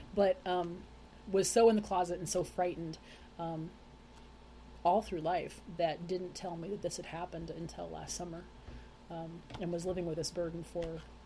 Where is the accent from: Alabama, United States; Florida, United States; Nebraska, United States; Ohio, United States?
Nebraska, United States; Fremont; now in Lincoln, United States; Yeah, I came from Fremont my first couple of years of high school, and there was like 1,000 kids in my class, just in my class alone, my grade, whatever.